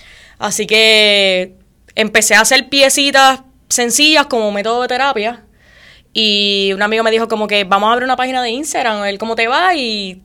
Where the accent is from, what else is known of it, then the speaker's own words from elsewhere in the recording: Las Piedras, Puerto Rico; now in Naguabo, Puerto Rico; Hace poquito me mudé para Naguabo. Soy nativa de Las Piedras, pero estoy ahí cerquita todavía.